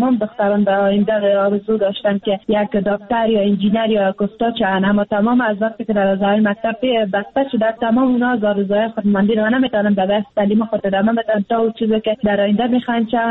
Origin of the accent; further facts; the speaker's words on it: Afghanistan; ما از افغانستان هستیم، افغان هستیم